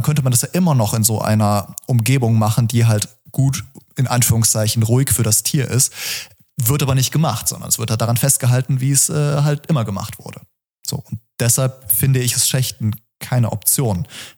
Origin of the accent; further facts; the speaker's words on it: Germany; Und das ist die Basis, mit der wir als Deutsche uns ja auseinandersetzen müssen.